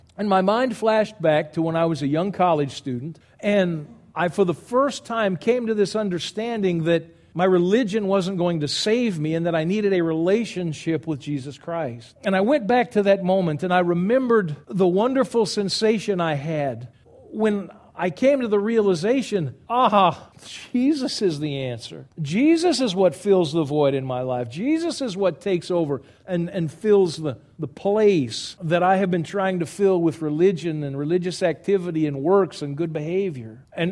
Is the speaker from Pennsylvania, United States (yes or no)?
no; Texas, United States; We're from Texas. We make our own rules and our own regulations.